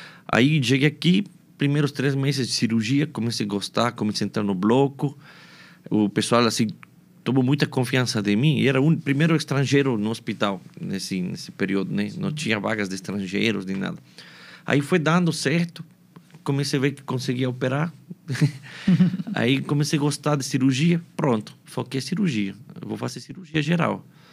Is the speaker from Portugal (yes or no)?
no; Cuenca, Azuay, Ecuador; Portuguese is a second language; moved away as an adult; now in Belo Horizonte, Brazil; Eu sou do Equador, de Cuenca, né? Já estou aqui no Brasil aproximadamente 10 anos e meio, tá? E toda essa vivência no Brasil foi aqui em Belo Horizonte mesmo, com praticamente mineiro do coração.